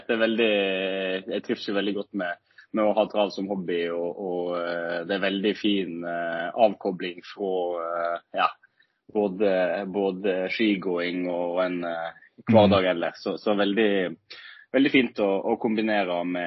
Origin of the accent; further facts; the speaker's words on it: Voss, Vestland, Norway; now in Tønsberg, Norway; Jag är född och uppvuxen på Voss. Det är ju en god timmes biltur från rätt väst från Bergen. Rätt öst från Bergen. Så väldigt väldigt fin liten bygd som jag är vuxen upp i, och så nu jeg bor sett i Tønsberg